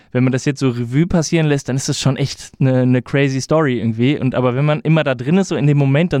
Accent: Düsseldorf, North Rhine-Westphalia, Germany; now in Berlin, Germany; Und ich komme aus Düsseldorf.

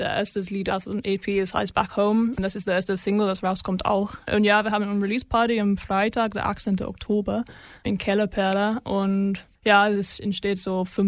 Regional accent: England, United Kingdom; German is a second language; moved away as an adult; now in Würzburg, Germany; ich komme aus England ursprünglich, aber bin jetzt seit fast 3 Jahren in Würzburg.

